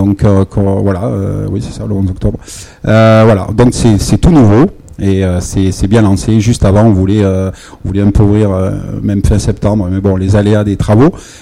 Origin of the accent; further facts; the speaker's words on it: Pau, Nouvelle-Aquitaine, France; je suis originaire de Pau, palois.